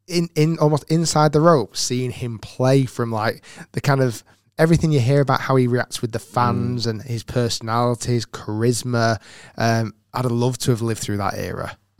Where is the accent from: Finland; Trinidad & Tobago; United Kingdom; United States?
United Kingdom; obviously being a Brit as well